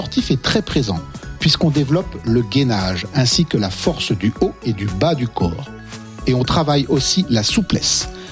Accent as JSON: {"language": "French", "town": "Grasse", "region": "Provence-Alpes-Côte d'Azur", "country": "France", "said": "Alors là, je peux pas louper. Je suis de Grasse, à Grasse."}